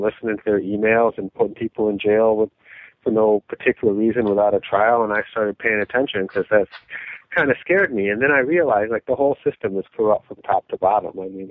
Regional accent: Rochester, New York, United States; born there; Rochester. So I live in Rochester. I was born in Rochester and Highland Hospital.

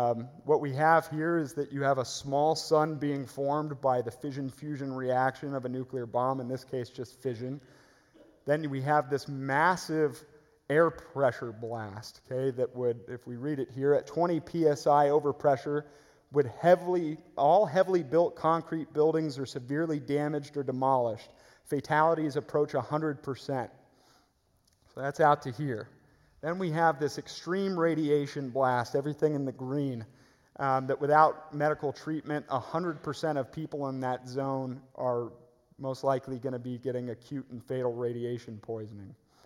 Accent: San Clemente, California, United States; my hometown of San Clemente

